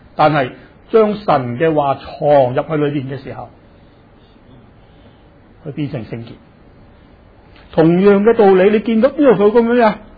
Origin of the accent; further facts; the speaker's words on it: China; 虽然我们今天我们中国人很明白